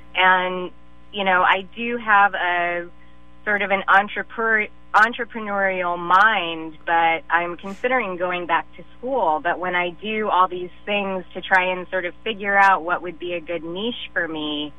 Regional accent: Oakland, California, United States; Well, I'm an East Bay native. I grew up in Oakland. My family has been here since the early 1900s.

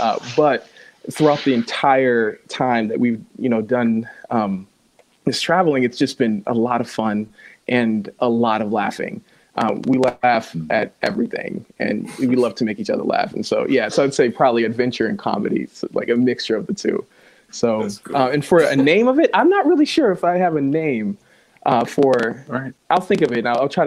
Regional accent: Randolph, Massachusetts, United States; now in Boston, United States; I'm from Randolph, Massachusetts, just outside of Boston, and currently living with my wife in Boston, Mass.

